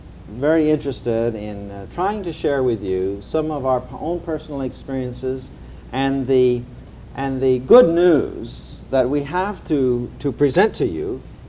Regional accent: California, United States; and I come from California.

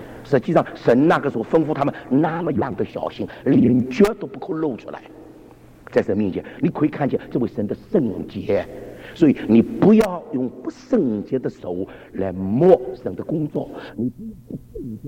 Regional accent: Shanghai, China; 我这个上海鬼听得懂吧

